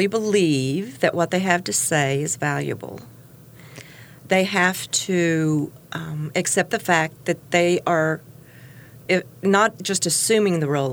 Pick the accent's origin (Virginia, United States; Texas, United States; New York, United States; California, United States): Texas, United States; I'm from Texas. I can BS with the best of them.